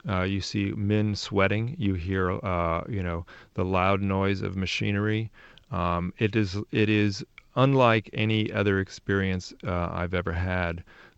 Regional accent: California, United States; I mean, I grew up in Silicon Valley and was used to celebrating the wonders of electrons

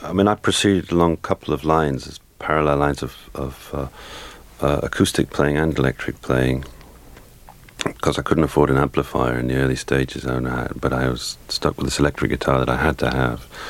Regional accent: Newcastle upon Tyne, North East England, United Kingdom; also born or lived in Glasgow; Yeah, well, I was born in Glasgow, but when I was about 6 or 7, I moved to Newcastle-on-Tyne, which is a northeast, like the people from the northeast, people from Newcastle are called Geordies, and that's really what I consider myself to be, from the northeast.

